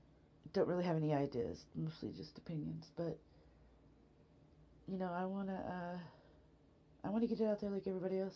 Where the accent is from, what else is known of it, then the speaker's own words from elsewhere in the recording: Texas, United States; I'm from Texas.